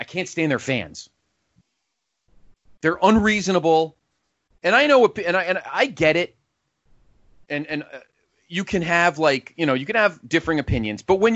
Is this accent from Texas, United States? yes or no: no; Hog Mountain, Georgia, United States; I'm from Hog Mountain, whatever.